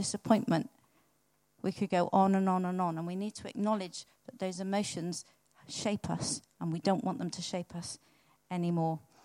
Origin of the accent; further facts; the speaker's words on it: South West England, United Kingdom; I'm from Cornwall, and there was a certain build in little villages.